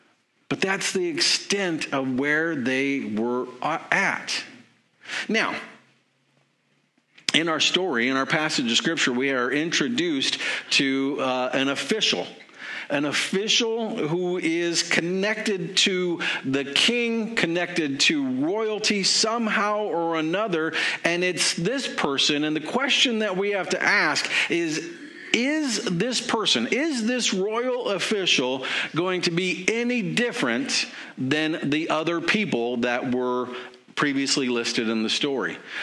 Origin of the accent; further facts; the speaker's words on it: Colorado, United States; where I grew up in Colorado, we would say use sometimes